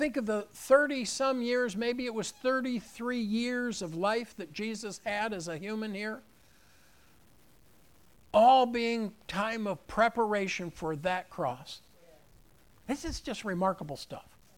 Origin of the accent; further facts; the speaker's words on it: United States; But I'm an American and I'm free. I don't have a king. What a problem for us Americans.